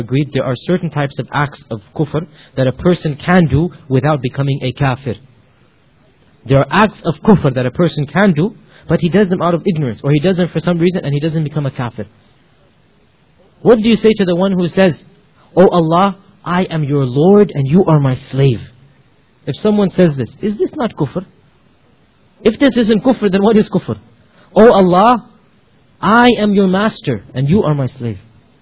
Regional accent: Pakistan; And I'm speaking as a Pakistani, I'm not putting down these societies and cultures. I'm myself in front of one of these countries.

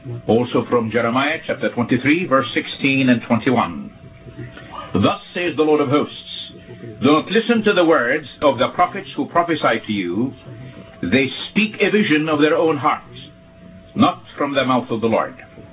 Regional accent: Nazareth, Northern District, Israel; English is a second language; I greet you all in the name of Jesus, the man from my hometown. One of the customs that we have been taught as children throughout the Arab world is you should never go see a friend empty-handed.

